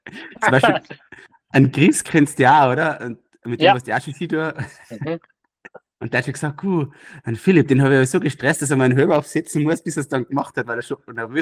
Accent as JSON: {"language": "German", "country": "Austria", "said": "wieso wir Österreicher das nicht einmal annektiert haben"}